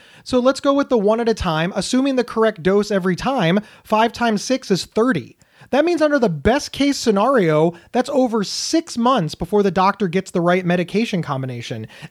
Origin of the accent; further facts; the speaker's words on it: New York, United States; I think I'd be angry because I'm a New Yorker.